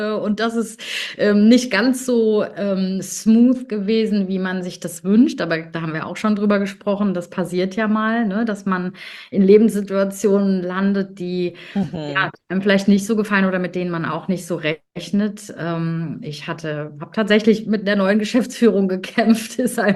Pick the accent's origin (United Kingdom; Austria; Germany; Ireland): Germany; Bingen, Rhineland-Palatinate; Nein, Rheinhessen, ich komme aus Bingen, das ist in der Nähe von Mainz.